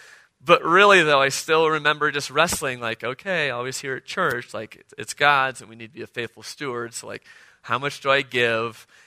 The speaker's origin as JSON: {"language": "English", "region": "Illinois", "country": "United States", "tie": "born or raised there", "said": "I grew up in Illinois."}